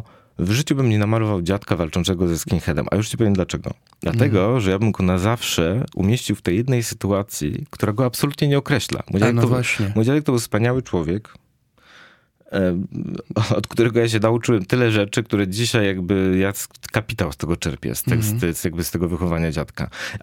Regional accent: Lesser Poland, Poland; bo ja pochodzę z gór, jestem górskim Romem Birgitka, który osiadł w XV wieku na Podhalu

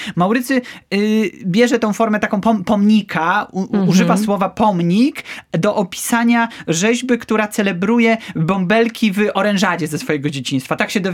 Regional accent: Warsaw, Masovian Voivodeship, Poland; mieszkam prawie że od urodzenia w Warszawie

